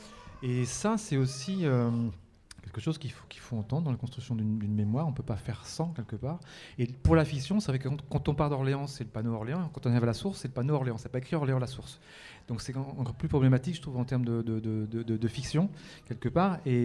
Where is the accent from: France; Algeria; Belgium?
Algeria; Je suis algérien.